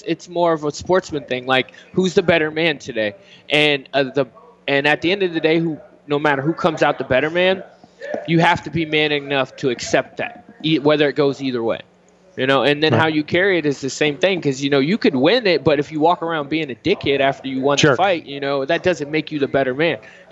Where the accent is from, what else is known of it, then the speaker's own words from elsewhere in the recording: Virginia Beach, Virginia, United States; I mean, I was raised in Virginia Beach. I was born in Chesapeake. I live in Chesapeake now.